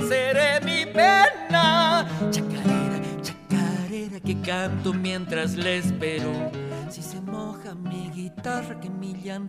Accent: Buenos Aires, Argentina; Soy de, digamos, Buenos Aires.

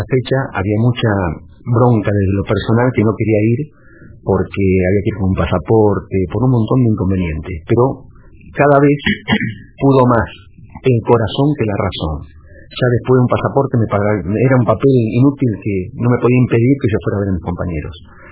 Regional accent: Mercedes, Buenos Aires Province, Argentina; now in Mar del Plata, Argentina; Vivo en Mar del Plata después de mucho tiempo, me fui a estudiar a Mar del Plata y a vivir y a radicar en Mar del Plata. Tengo mitad de la vida hecha en Mercedes y mi otra mitad en Mar del Plata.

